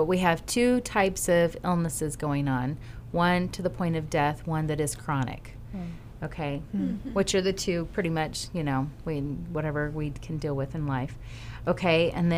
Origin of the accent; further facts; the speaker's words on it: the South, United States; And I'm from the South.